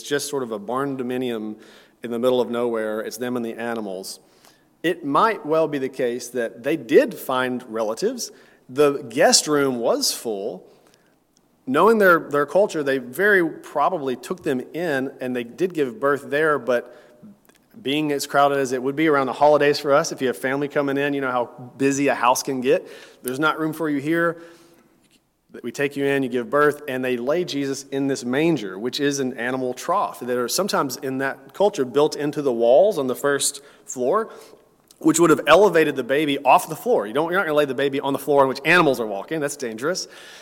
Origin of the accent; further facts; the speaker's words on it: Tennessee, United States; You know, we pride ourselves in Texas, and I come from Tennessee originally, Southern hospitality.